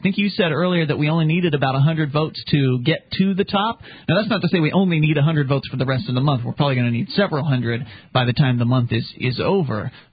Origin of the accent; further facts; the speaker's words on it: United States; I, as an American, will be subject to random checkpoints.